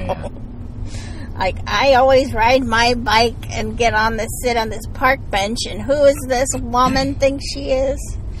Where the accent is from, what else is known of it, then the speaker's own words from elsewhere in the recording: Iowa, United States; and I said, no, I was from Iowa